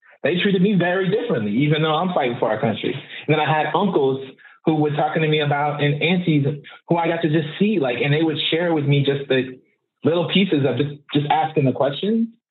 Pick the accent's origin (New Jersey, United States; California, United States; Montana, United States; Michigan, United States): California, United States; Oakland; And I grew up in East Oakland